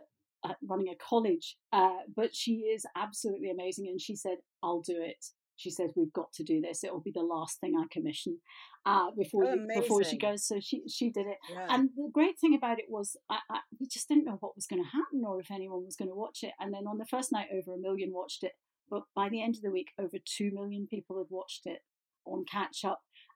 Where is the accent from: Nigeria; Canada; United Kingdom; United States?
United Kingdom; Glasgow, Scotland; I'm a Glaswegian